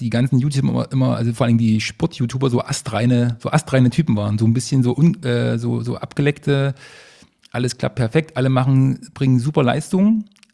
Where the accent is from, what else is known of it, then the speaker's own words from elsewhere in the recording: Leipzig, Saxony, Germany; now in Berlin, Germany; Ja, nach Berlin und also ursprünglich kommen wir aus Leipzig.